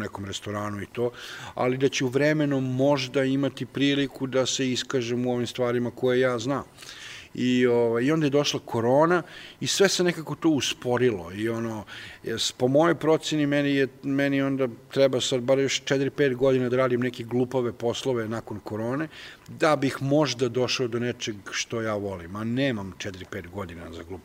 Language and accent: Serbian; Belgrade, Serbia; Ja sam rođen u Beogradu i ceo život sam tamo